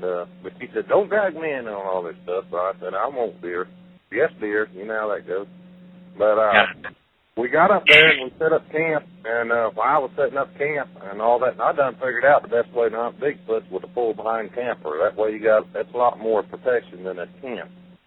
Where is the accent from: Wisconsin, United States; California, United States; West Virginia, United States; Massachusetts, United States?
West Virginia, United States; I grew up in West Virginia, but, you know, I don't know.